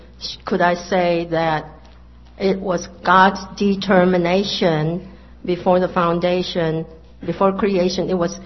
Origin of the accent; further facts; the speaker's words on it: Philippines; English is a second language; moved away; I'm originally from Philippines 40 years ago